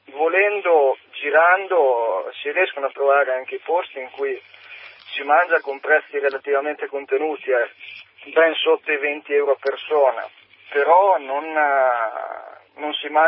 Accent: Emilia-Romagna, Italy; adesso vengo dalla Romagna e ho questa grossa fortuna.

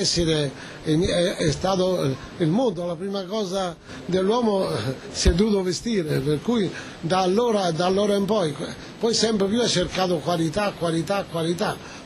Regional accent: Umbria, Italy; Io vengo dall'Umbria

